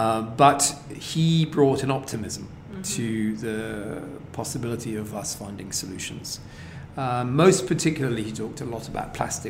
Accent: United Kingdom; I'm British

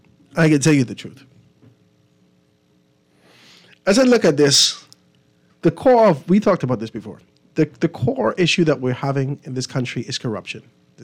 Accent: Grand Bahama, Bahamas; I'm from Grand Bahama.

